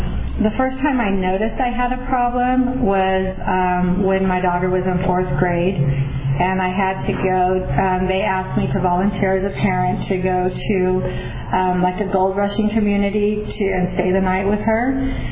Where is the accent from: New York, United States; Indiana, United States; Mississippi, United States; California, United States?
California, United States; Porterville; I was born and raised in Porterville.